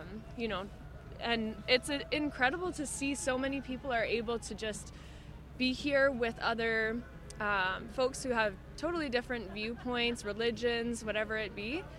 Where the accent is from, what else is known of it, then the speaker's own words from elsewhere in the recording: Windsor, Ontario, Canada; Windsor, Detroit area, so the Canadian side, but that border.